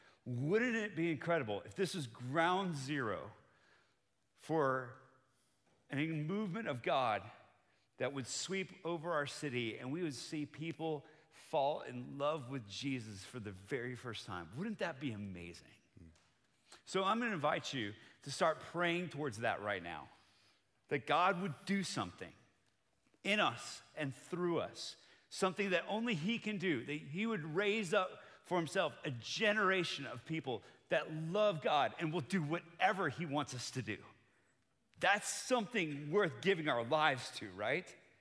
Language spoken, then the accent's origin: English; Bogota, Bogotá Capital District, Colombia; also born or lived in United States; So I grew up on the mission field. I'm from Bogota, Colombia. That's where my parents served for 30 years.